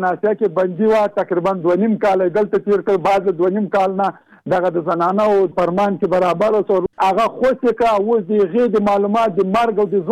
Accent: Jalalabad, Nangarhar, Afghanistan; زه د جلال آباد

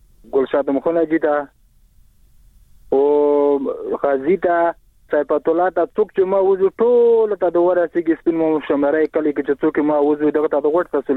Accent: Khost, Afghanistan; د خوست ولایت نه یم

